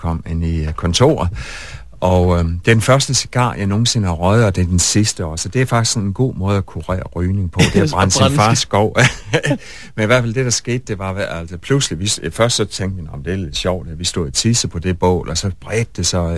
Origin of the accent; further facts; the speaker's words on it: West Jutland, Denmark; accent: West Jutlandic; jeg talte vestjysk sammen med alle kammeraterne.